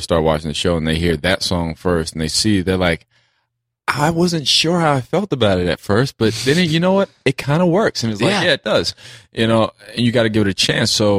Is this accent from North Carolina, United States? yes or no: yes; North Carolina, United States; born there; I was born in North Carolina.